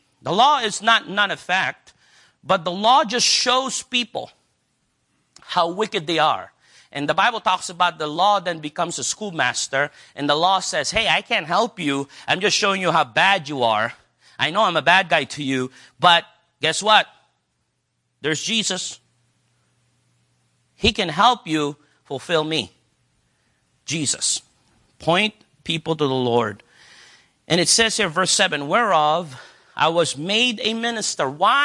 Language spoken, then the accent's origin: English; United States; Americans. It's just the way we are. And that comes from because we are founded from the Word of God and we care for life.